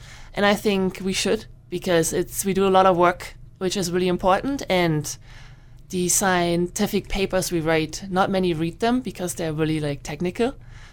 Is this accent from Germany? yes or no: yes; Germany; English is a second language; moved away as an adult; now in Canada; I'm originally from Germany, and I came here for my PhD in seaweed to Canada in 2017.